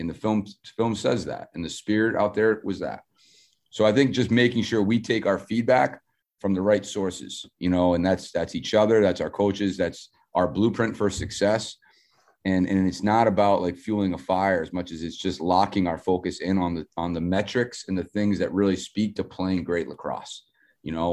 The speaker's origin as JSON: {"language": "English", "region": "Maine", "country": "United States", "tie": "born or raised there", "said": "And it's not something I grew up with in New England and Maine."}